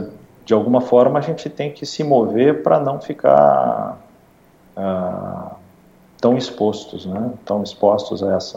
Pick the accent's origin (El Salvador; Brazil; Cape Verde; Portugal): Brazil; o que eu me preocupo como brasileiro e como participante da agricultura